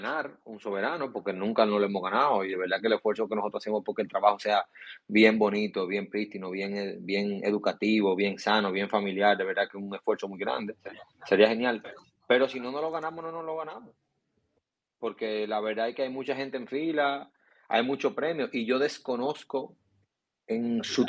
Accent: Dominican Republic; a nosotros como dominicanos lo que nos queda es apoyarlo con su cosa buena y con su cosa mala

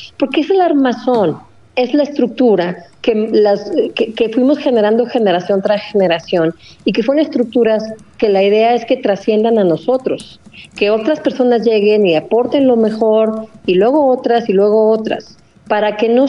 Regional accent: Mexico; porque pues como mexicana y más que nada como una persona que siempre se ha dedicado al análisis institucional

